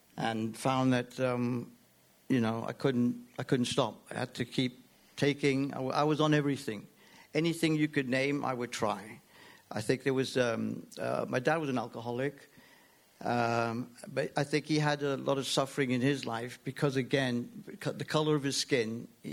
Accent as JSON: {"language": "English", "country": "Hong Kong", "tie": "born or raised there", "said": "I was born and raised in Hong Kong, one of four siblings, the youngest. I've got a sister and brother in the States, in San Francisco, and another sister in Crawley. I'm of mixed heritage, so my dad's Anglo-Indian"}